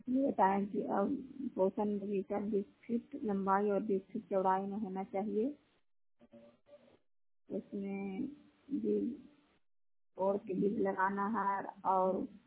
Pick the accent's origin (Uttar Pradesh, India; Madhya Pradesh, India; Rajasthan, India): Madhya Pradesh, India; Itarsi; मैं इटारसी ग्राम से हूँ और सागर से लेकर अवरोही ब्लॉक है।